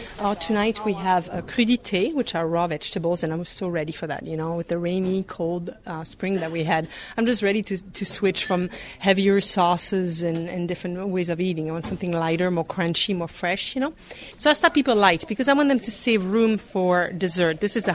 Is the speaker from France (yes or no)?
yes; Grand Est, France; now in Boise, United States; I grew up in Alsace, which is a region in northeast France. And I moved here in 92 in Idaho, in Boise in 95.